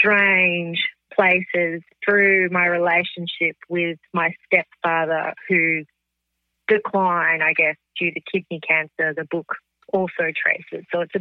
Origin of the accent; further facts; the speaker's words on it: Fremantle, Western Australia, Australia; So I am, like both of you, a WA poet. I grew up in and around Fremantle and up and down the coast